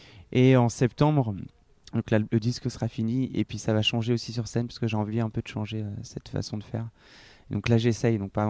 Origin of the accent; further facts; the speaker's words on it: Tours, Centre-Val de Loire, France; Je viens de Tours, ouais, Tours c'est bien, c'est ça.